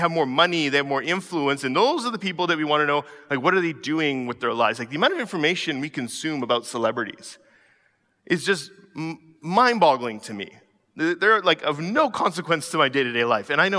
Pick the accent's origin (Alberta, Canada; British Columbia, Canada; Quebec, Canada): British Columbia, Canada; Coquitlam; And I said, oh, I grew up in Coquitlam.